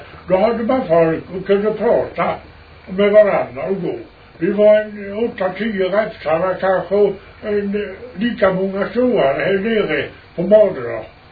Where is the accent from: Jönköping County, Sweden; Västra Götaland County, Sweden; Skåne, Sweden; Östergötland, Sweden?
Jönköping County, Sweden; Eksjö; Jag kom ifrån Eksjö.